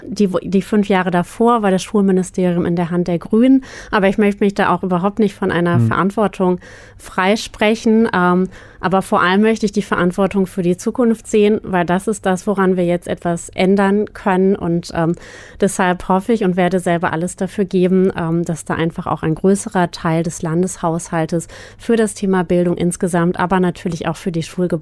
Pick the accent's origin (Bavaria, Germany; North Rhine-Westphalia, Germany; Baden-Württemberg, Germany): North Rhine-Westphalia, Germany; Bielefeld; ich komme vom Biohof hier aus Bielefeld.